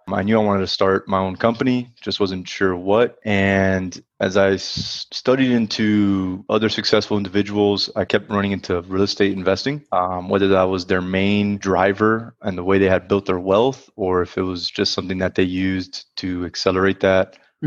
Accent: Miami, Florida, United States; I was born and raised in South Florida, Miami. Parents are Cuban.

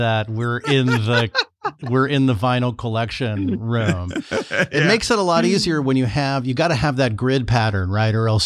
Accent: Los Angeles, California, United States; I grew up in LA. So I grew up in the Valley in Studio City, North Hollywood area over there.

